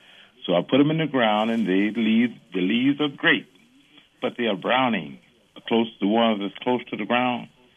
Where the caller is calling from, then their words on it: Wisconsin Dells, Wisconsin, United States; from Wisconsin Dells